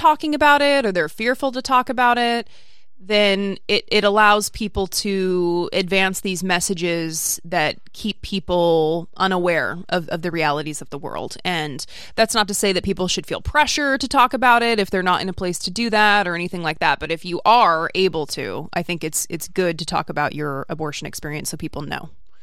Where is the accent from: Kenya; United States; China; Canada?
Canada; I'm a Canadian who believes strongly in liberal, inclusive social democracy, the underlying guiding principle of both our countries.